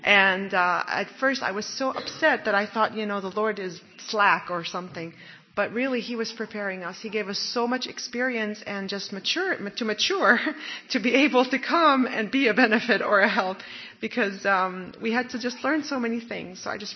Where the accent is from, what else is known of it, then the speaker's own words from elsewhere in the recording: Jordan; also born or lived in Kuwait / Saudi Arabia; I grew up in Jordan, but I did live in the time when we had to leave with the Gulf War, with the Saddam invasion. There was that time when we lived in Kuwait. We had just moved there for about 10 months. And we lived in Saudi Arabia for 4 years.